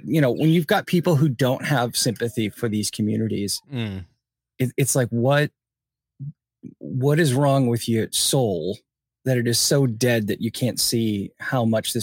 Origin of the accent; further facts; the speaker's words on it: New England, United States; So I've always had, growing up in New England, I've always had a fascination and a deep respect for Native American communities.